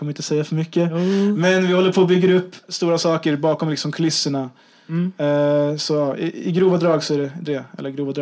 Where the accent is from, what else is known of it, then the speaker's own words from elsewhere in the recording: Sweden; Jag är ju svensk liksom